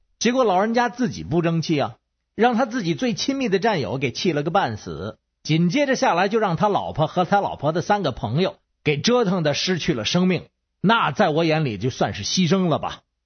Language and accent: Chinese; Beijing, China